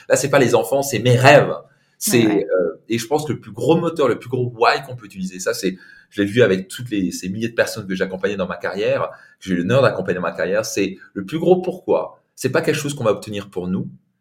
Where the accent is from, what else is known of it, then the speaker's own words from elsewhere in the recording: Grand Est, France; Si moi j'ai pu le faire, alors que je viens d'Alsace avec un père italien, on est parti de zéro